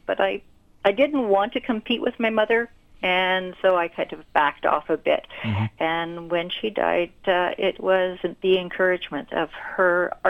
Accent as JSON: {"language": "English", "country": "Central African Republic", "tie": "born or raised there", "said": "I was born and raised in the Central African Republic."}